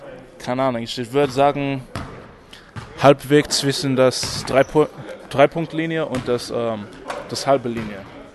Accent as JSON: {"language": "German", "region": "New York", "country": "United States", "second_language": "German", "said": "Ich bin ein neuer Spieler hier beim MBC. Ich komme aus New York."}